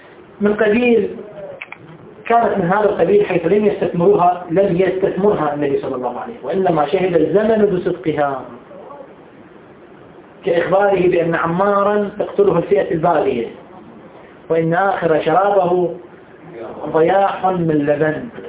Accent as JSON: {"language": "Arabic", "country": "Iraq", "said": "أنا عراقي وشيعي"}